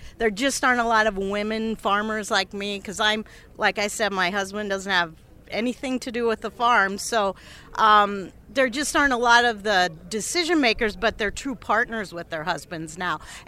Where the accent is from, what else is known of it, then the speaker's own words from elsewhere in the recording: Iowa, United States; I'm a farmer from Franklin County that's north of here in Boone, about 60 miles.